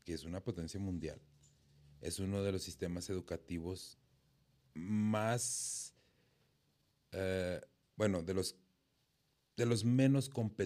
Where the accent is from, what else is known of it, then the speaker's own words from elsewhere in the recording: Ciudad Juárez, Chihuahua, Mexico; los que somos de Juárez sabemos